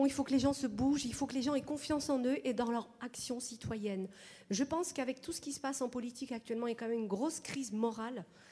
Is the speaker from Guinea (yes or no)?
no; Strasbourg, Grand Est, France; moi je suis de Strasbourg-Centre